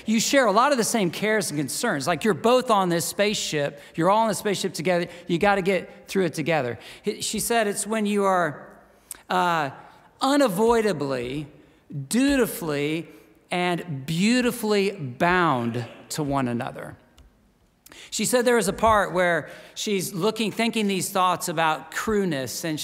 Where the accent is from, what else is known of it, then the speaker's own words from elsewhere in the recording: Austin, Texas, United States; I grew up in Austin, Texas.